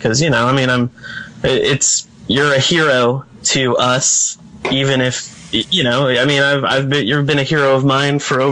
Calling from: Seattle, Washington, United States; I'm in Seattle, Washington.

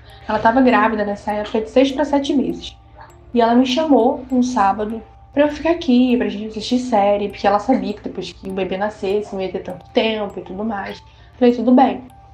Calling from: Rio de Janeiro, Brazil; tenho 20 anos, sou do Rio de Janeiro, capital.

